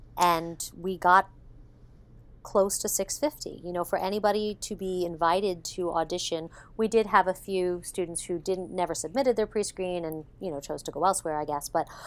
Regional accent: New York, United States; I was born and raised on Long Island, went to Catholic school my whole life.

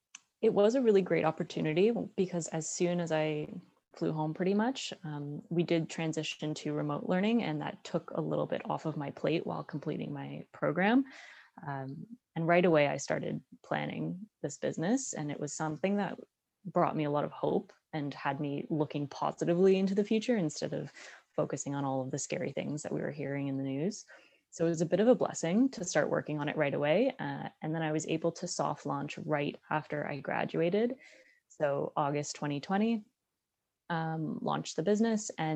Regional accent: Toronto, Ontario, Canada; I'm from Toronto. I grew up in the east end of the city, mm-hmm. on the Danforth, actually.

